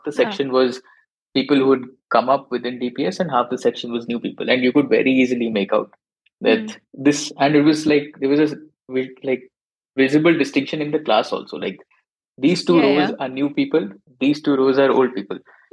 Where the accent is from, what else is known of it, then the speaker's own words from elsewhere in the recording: Gurgaon, Haryana, India; I actually one of the people who were born and brought up in Gurgaon.